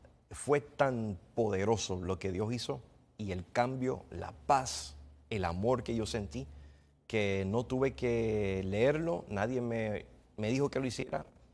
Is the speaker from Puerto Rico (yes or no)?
yes; Vieques, Puerto Rico; first language English; also born or lived in California; Yo me crié en Vieques, Puerto Rico.